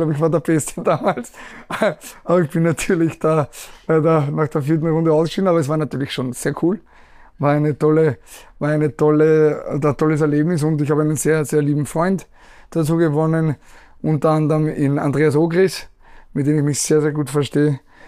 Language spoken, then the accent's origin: German; Vienna, Austria; In meinem kleinen Ghetto im 16. Bezirk, wo ich aufgewachsen bin, wo unser Verein ist, wo ich wohne oben am Wilhelminenberg